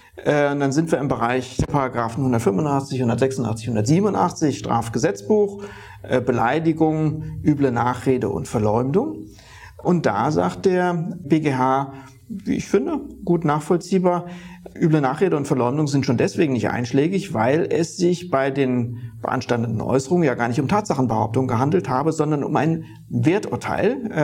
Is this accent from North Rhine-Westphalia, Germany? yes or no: no; Rhineland-Palatinate, Germany; Ich bin ein großer Verfechter der Mundart. Ich komme aus der Pfalz und könnte auch ganz anders hier reden.